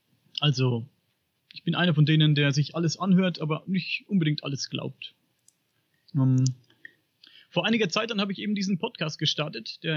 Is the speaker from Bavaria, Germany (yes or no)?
yes; Bavaria, Germany; Ich komme aus Oberfranken.